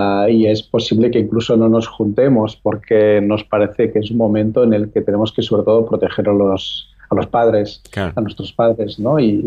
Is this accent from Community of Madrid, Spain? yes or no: no; Catalonia, Spain; venimos del Valle del Llémena, una zona de agrícola, ganadera, a 20 kilómetros del centro de Girona, pero una valle recóndita